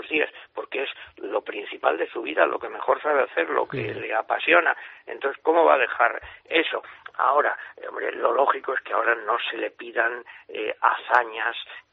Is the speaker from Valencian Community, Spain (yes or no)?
yes; Valencian Community, Spain; los cuatro pues somos valencianos